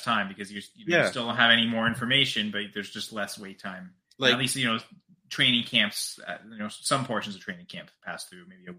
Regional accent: Canada; I'm Canadian

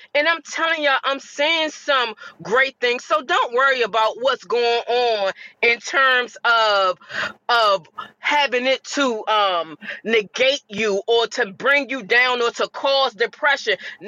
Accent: Fort Washington, Maryland, United States; from Fort Washington, Maryland.

